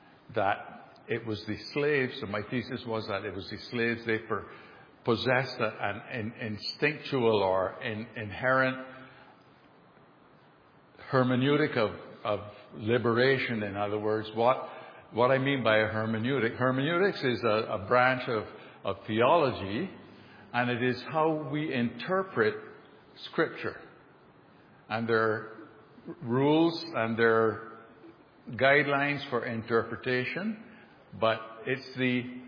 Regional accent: Barbados; I grew up under a British colonial system. I grew up in Barbados under the British system.

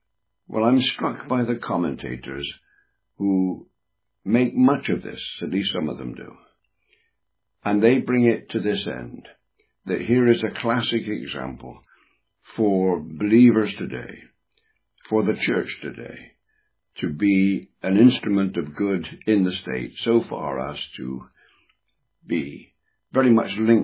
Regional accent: England, United Kingdom; I am an Englishman, yes. But first and foremost now, I am a Christian, a believer. I'm one of the called out ones. Yes, I'm an Englishman.

